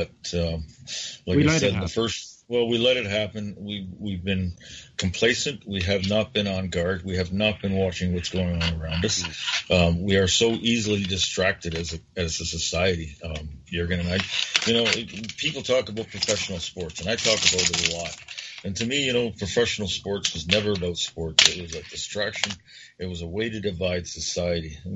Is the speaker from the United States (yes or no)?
no; Toronto, Ontario, Canada; I grew up in Toronto